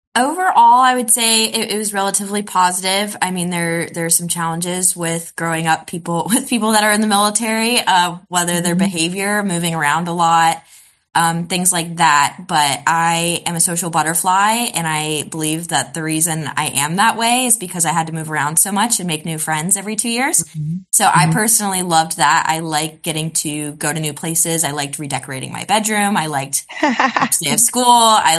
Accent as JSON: {"language": "English", "town": "Fort Benning", "region": "Georgia", "country": "United States", "tie": "born there", "said": "I was born on Fort Benning, Georgia, to my mom and my birth dad."}